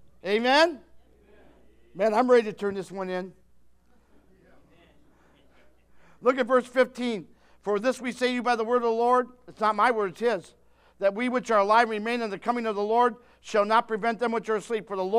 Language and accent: English; Detroit, Michigan, United States; I grew up in Detroit, in the Detroit area.